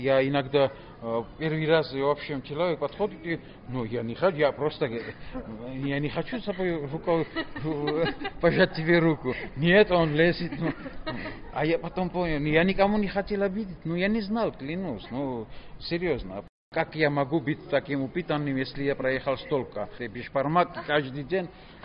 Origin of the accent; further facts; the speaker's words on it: Georgia; Russian is a second language; Я, грузин, на велосипеде с Владивостока медленно, но все-таки приехал до Экспо 2017.